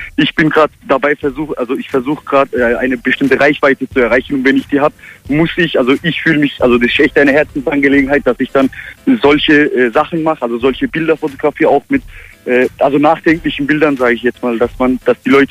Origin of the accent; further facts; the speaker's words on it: Mühlacker, Baden-Württemberg, Germany; Genau, also ich bin hier in der Nähe von Pforzheim in Mühlacker geboren worden.